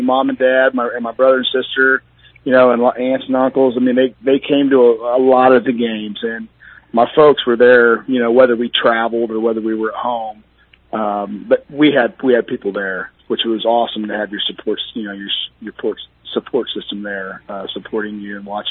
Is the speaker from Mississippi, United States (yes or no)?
no; Lawson, Missouri, United States; So, I mean, I'm a Northwest Missouri kid. But, no, I moved up here right after college, but I grew up in Lawson.